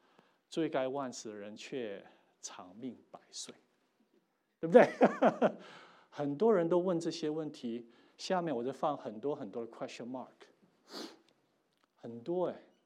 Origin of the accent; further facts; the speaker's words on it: Hong Kong; moved away as an adult; now in United States; 我从香港过来美国读大学的时候